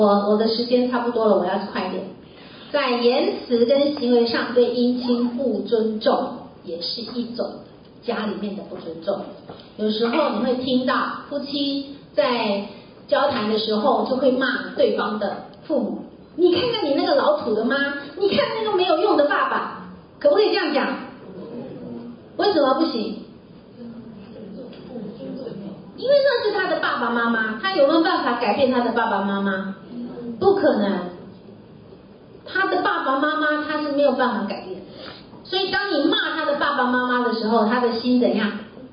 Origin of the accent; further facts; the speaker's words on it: Taipei, Taiwan; 跟我都是在台湾长大，那我先生是在台湾的乡下长大，那我是在台湾的台北长大。